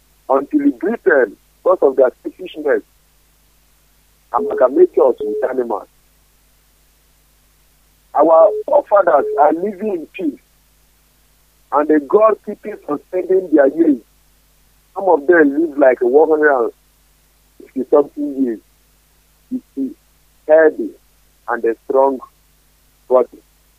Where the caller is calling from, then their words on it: Obosi, Anambra, Nigeria; I'm a regular caller. I'm calling from Obosi, Anambra.